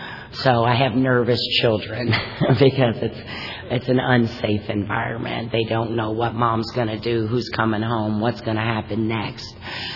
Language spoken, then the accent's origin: English; Kentucky, United States; I am from Kentucky, but that's not why.